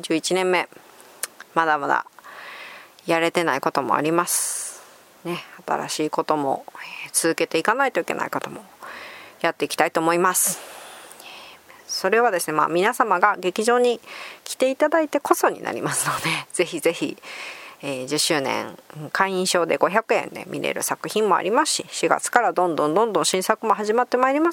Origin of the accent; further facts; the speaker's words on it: Osaka, Japan; どうしても大阪人なんで最後ちょっと笑いが欲しいとかいうところもあったんですけども